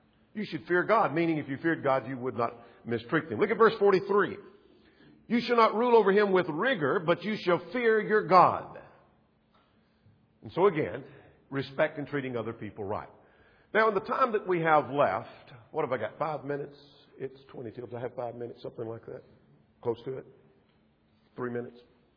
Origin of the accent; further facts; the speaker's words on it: United States; I'm an American. I'm coming to my feet.